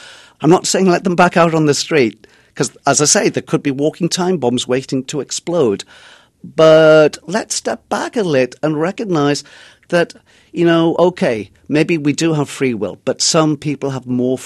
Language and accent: English; England, United Kingdom; I mean, I'm from England. We don't have the death penalty there.